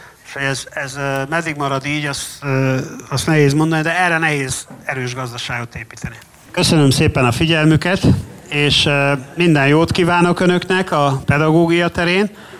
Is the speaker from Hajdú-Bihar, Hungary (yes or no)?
yes; Debrecen, Hajdú-Bihar, Hungary; Lehet, hogy debreceni vagyok, és itt ilyen optimista hangulat volt, vagy itt jártam középiskolába